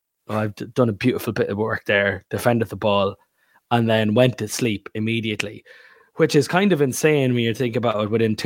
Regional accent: Ireland; I might not do this myself as an Irish man, as an Irish fan.

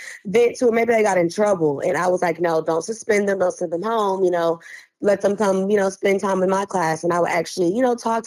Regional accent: Tallahassee, Florida, United States; now in Birmingham, United States; I'm not from Birmingham or Alabama. I'm from Tallahassee, Florida, and I moved here 3 years ago.

